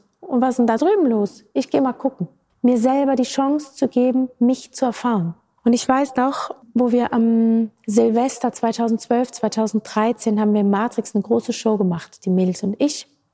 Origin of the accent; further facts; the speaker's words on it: Switzerland; accent: Swiss; now in Germany; habe ich meinen Schweizer Akzent rausgeholt.